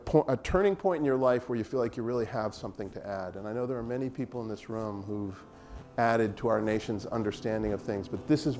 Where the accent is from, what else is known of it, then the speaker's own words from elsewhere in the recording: Boston, Massachusetts, United States; And Matt offered me a job at the Boston Globe, and I am from Boston.